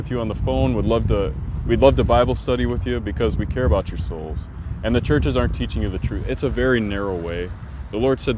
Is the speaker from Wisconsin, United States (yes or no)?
yes; Wisconsin, United States; moved away; I lost my friends, family, career. I moved states. I'm from Wisconsin.